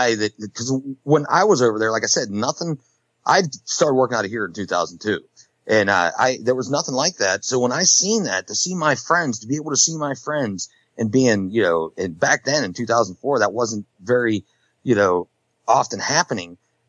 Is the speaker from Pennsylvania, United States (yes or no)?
yes; Kittanning, Pennsylvania, United States; I grew up in Katanning. Okay. … My dad's from Katanning. Mom's from Butler. So, you know, I grew up in that area and, you know, was a musician in that area for a long time.